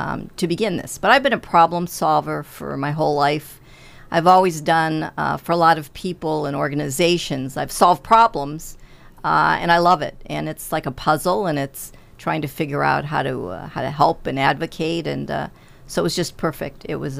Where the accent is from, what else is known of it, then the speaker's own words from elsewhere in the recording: Ohio, United States; moved away as an adult; now in Massachusetts, United States; I am not. I'm from Ohio, from the Midwest originally, but have lived in Massachusetts now for over 40 years. So I feel like I'm a native.